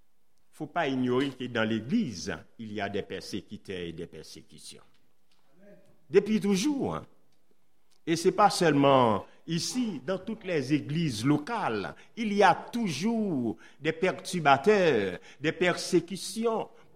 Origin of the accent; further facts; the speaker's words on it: Haiti; Moi, je suis haïtien. Ce qui se passe aujourd'hui chez moi, c'est difficile.